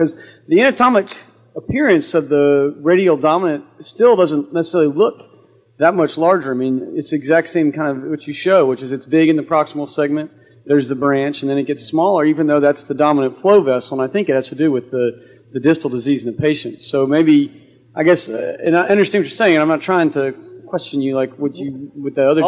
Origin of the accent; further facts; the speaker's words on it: San Antonio, Texas, United States; I'm from San Antonio, Texas